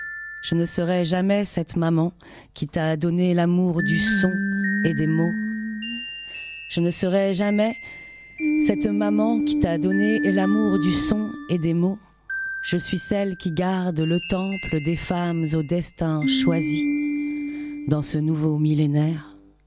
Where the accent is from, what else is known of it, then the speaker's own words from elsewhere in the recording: Montreuil, Île-de-France, France; now in Marseille, France; Avant, j'étais pas dans la région marseillaise, j'étais dans le 93, moi je viens de Montreuil.